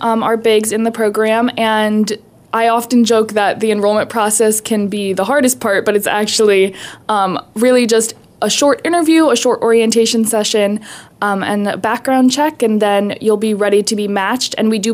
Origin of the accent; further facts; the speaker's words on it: Cleveland, Ohio, United States; moved away as an adult; now in Alaska, United States; I'm from Cleveland, and my cousin was a big in Cleveland, and I just found this Alaska Fellows program, which was like, why wouldn't everybody move to Alaska? So moved here in October